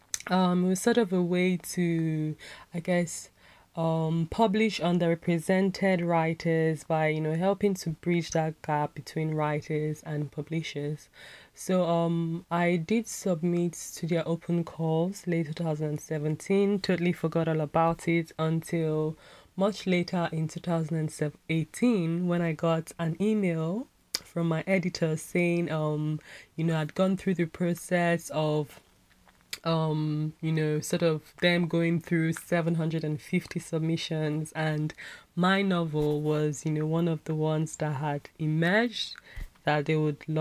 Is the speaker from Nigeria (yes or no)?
yes; Nigeria; I am a Nigerian writer and photographer with a penchant for storytelling and wanderlust.